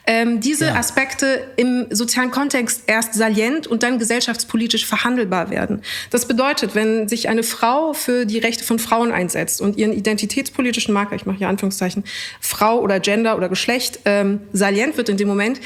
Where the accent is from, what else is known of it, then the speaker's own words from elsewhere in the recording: Munich, Bavaria, Germany; Und ich antworte München und eher mit der Folgefrage, woher kommst du wirklich?